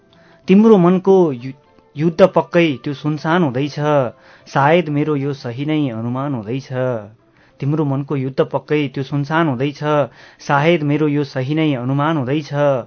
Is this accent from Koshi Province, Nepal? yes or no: no; Rasuwa, Bagmati, Nepal; born there; मैले रसुवा भन्ने भन्नाले रसुवा म मेरो जन्मभूमि हो।